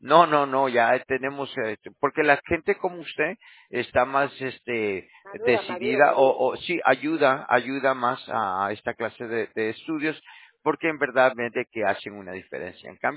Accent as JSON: {"language": "Spanish", "country": "El Salvador", "lives_now": "United States", "said": "No, yo soy de origen salvadoreño."}